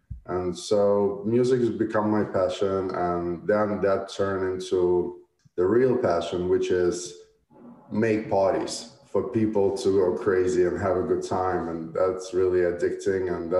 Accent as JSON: {"language": "English", "town": "Brooklyn", "region": "New York", "country": "United States", "tie": "born or raised there", "said": "yeah, I came with my family to States when I was 13 or 14. Okay. We settled in Brooklyn, and I grew up in Brooklyn."}